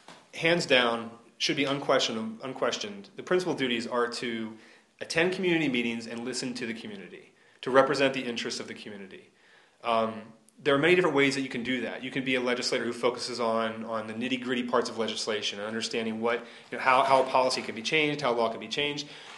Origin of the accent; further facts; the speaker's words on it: Breezewood, Delaware, United States; growing up in Breezewood, which is right near Scottfield, going to my grandmother's house in Brookside every week after church